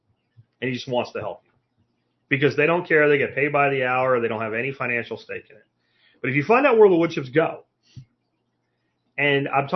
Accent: Pennsylvania, United States; now in Texas, United States; So like February to March is when you want to do this in Texas. Where I grew up in Pennsylvania, you want to do this in like September, October.

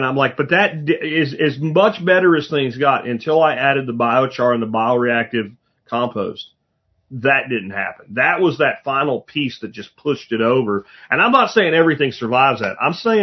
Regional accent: Jacksonville, Florida, United States; also born or lived in Pennsylvania; I grew up in Jacksonville, Florida. Then we moved to Pennsylvania. My whole family's coal miners.

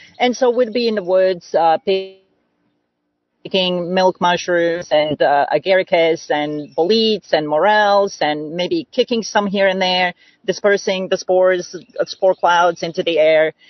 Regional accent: Croatia; Well, I'm from Croatia, which is ex-Yugoslavia. And when we were kids, we lived out in the country.

